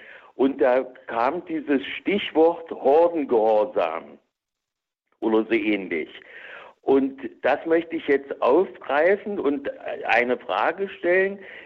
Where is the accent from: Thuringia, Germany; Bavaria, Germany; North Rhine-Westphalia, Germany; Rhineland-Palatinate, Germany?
Thuringia, Germany; Lengenfeld unterm Stein; Und ich werde in den nächsten Tagen 69 Jahre. Und wir hatten hier in Lengenfeld unterm Stein, in meinem Heimatort